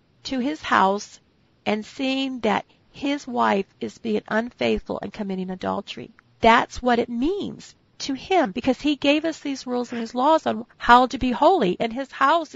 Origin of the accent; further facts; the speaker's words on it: United States; growing up in America and growing up as a Christian instead of a Jew, and having that history, you know, removed from me